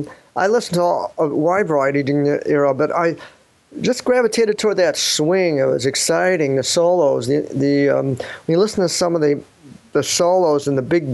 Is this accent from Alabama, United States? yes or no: no; Chicago, Illinois, United States; I grew up in Chicago, actually.